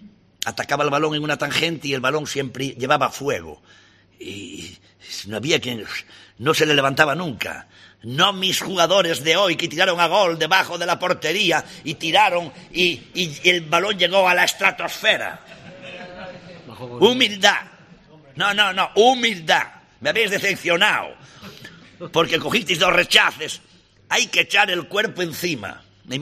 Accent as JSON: {"language": "Spanish", "region": "Galicia", "country": "Spain", "said": "yo salí del puerto de Palos, que soy de un pueblo de Galicia que tiene 200 habitantes, salí de allí"}